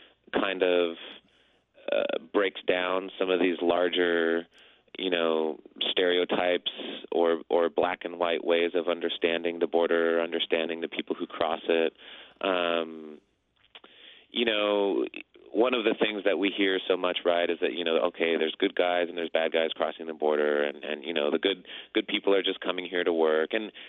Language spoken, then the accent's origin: English; Southwest, United States; my mother was a park ranger, so I grew up in the Southwest. I grew up, you know, close to the desert.